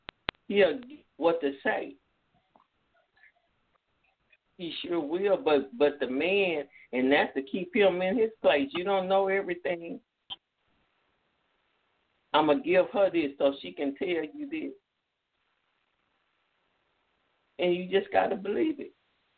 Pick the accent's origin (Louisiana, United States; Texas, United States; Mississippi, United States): Mississippi, United States; I'm from Mississippi. That's who I am.